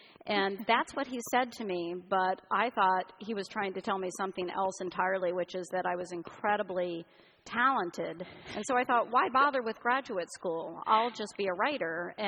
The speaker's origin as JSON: {"language": "English", "region": "Florida", "country": "United States", "tie": "born or raised there", "moved": "yes", "lives_now": "Minneapolis, United States", "said": "I grew up in Central Florida. I moved from Central Florida to Minneapolis, Minnesota. And I got a job in a book warehouse."}